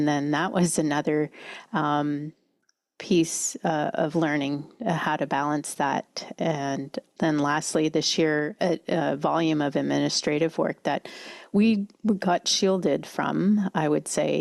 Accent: Ontario, Canada; now in Victoria, Canada; Although I wasn't raised in Victoria, this is where I call home with my husband and two daughters. I grew up in Ontario in a multi-generational home.

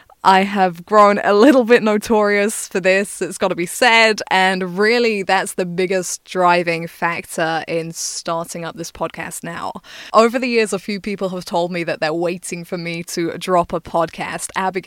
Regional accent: England, United Kingdom; but I am born and bred English, for what it's worth.

